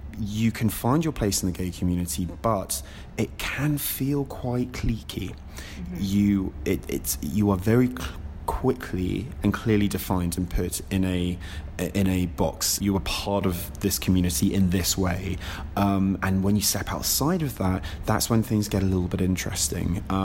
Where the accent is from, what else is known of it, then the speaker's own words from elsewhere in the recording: Jersey; I've grown up on a small island. I grew up in the Channel Islands, a kind of British group of islands, and I grew up on an island called Jersey. I went to an all-boys Catholic school, so I had quite a strict upbringing in that sense